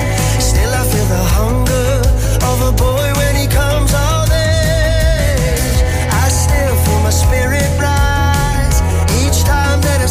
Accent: Epe, Gelderland, Netherlands; Ik kom van Epe

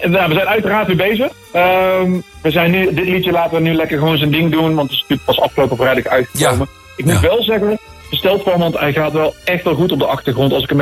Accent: Breda, North Brabant, Netherlands; Ik kom uit Breda.

